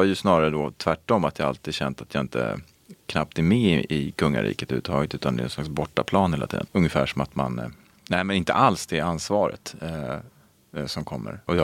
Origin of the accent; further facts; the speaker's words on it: Syria; mitt land där jag kommer från, Syrien